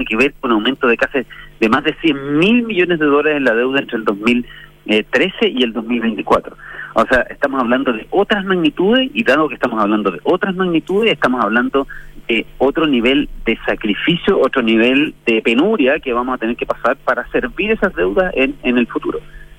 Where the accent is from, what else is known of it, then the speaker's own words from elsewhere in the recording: Chile; como chilenos